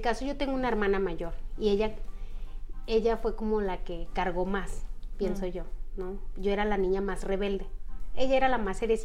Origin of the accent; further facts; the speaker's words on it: Mexico; first language Mixtec; Spanish is a second language; mi lengua materna es el mixteco.